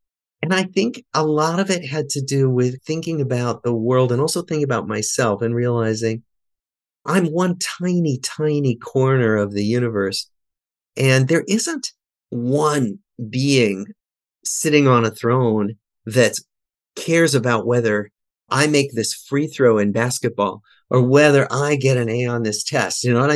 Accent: Des Moines, Iowa, United States; I'm a Jew from Des Moines, Iowa.

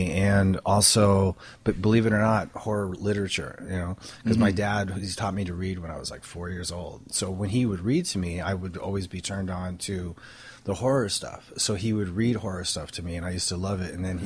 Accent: Stoke-on-Trent, West Midlands, United Kingdom; Yeah, I grew up in England in Stoke-on-Trent, which mm-hmm. is in the Midlands.

